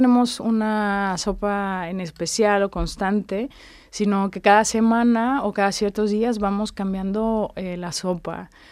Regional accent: Mexico; yo soy mexicana, llevo toda la vida comiendo guacamole

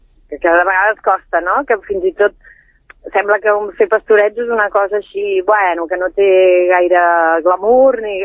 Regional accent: Tarragona, Catalonia, Spain; perquè jo sóc filla de Tarragona i els Nadals, el Nadal sempre el passava allà.

